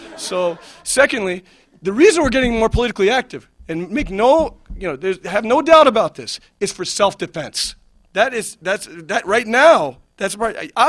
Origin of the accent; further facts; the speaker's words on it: United States; one thing I'll say in terms of being an American, you know, I've always been a very patriotic and very strong American to the point where, you know, my heritage is actually, you know, my parents are from India and Pakistan